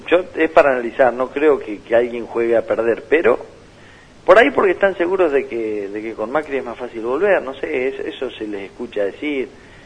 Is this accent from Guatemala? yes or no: no; Argentina; Somos argentinos.